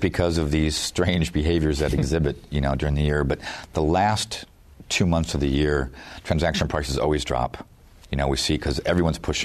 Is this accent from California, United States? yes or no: no; Detroit, Michigan, United States; You know, growing up in Detroit, right?